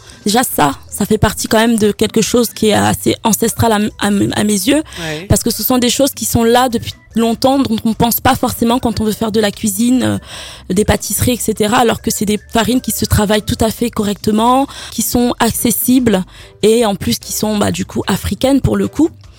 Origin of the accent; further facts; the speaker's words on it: Cameroon; moved away; je viens du Cameroun, où je suis née, ouais. Où j'ai grandi.